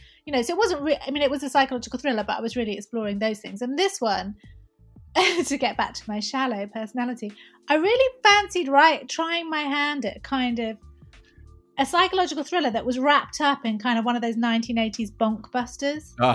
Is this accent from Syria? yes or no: yes; Syria; like I was raised in Syria, so, you know, I don't have that anti-Arab sentiment that a lot of people do.